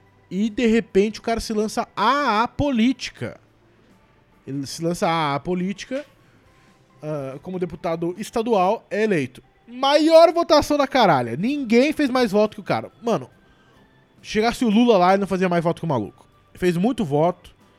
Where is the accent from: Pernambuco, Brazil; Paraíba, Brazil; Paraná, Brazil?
Paraná, Brazil; Eu sou do Paraná